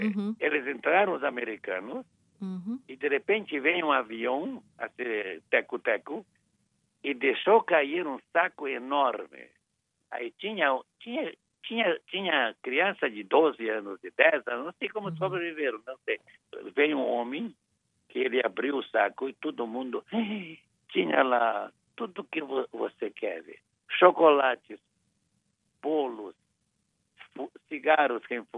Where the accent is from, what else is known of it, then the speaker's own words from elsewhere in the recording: Hungary; Portuguese is a second language; moved away; você, de onde você vem? Da Hungria.